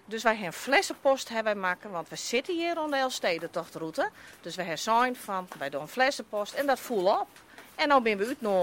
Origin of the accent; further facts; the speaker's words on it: Haas, Netherlands; born there; Wij komen uit Haas. En mijn man die komt uit de polder. En ik ben zelf geboren in Haas.